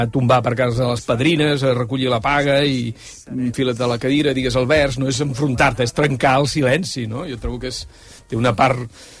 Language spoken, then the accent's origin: Catalan; Reus, Catalonia, Spain; vaig arribar, tenem el vermut de Reus. Dic, coño, pues, si jo vinc d'allà i no el sabia.